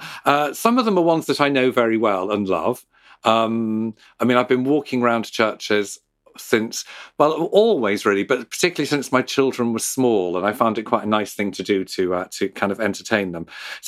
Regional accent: Liverpool, North West England, United Kingdom; my family background, is as Irish Catholics who then came and I was brought up in Liverpool.

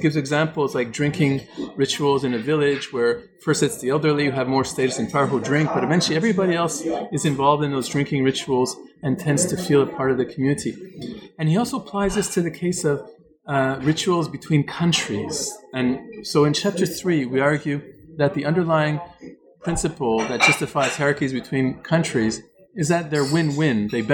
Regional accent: Canada; I'm from Canada

